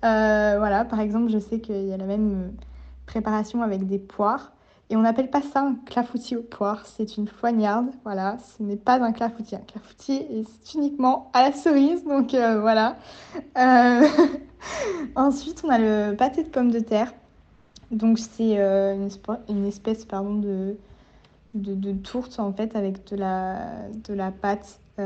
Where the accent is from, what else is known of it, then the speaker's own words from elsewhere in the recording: Limoges, Nouvelle-Aquitaine, France; je suis de Limoges, quoi, enfin, de la campagne autour de Limoges, donc je suis haute-viennoise.